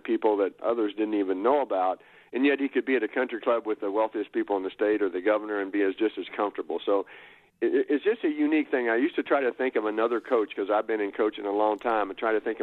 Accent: Illinois, United States; I grew up in Illinois and didn't even know about Iowa State till I came out here.

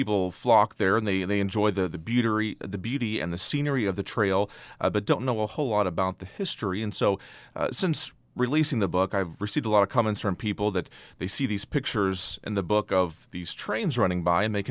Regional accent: Sedalia, Missouri, United States; Well, I grew up in Missouri, but part of my childhood in Sedalia, Missouri. I lived a couple of blocks away from the Katy Railroad at the time in the 1980s

